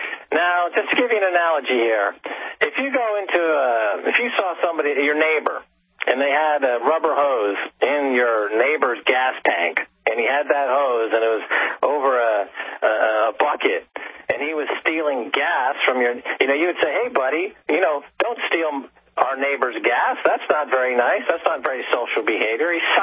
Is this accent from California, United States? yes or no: no; New York, United States; his house in Larchmont is less than a mile than where I grew up in Westchester County.